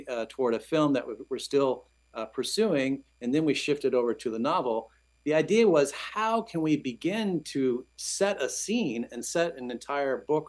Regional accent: Illinois, United States; I'm originally from Saline County, which is a couple of counties over, more in the southeastern state.

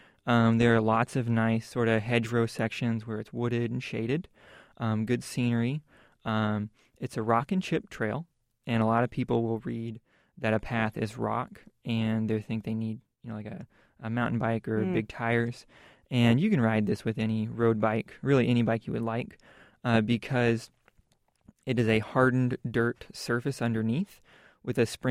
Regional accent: Teutopolis, Illinois, United States; It's in Effingham, Illinois, and I'm from Totopolis, which is a stone's throw away.

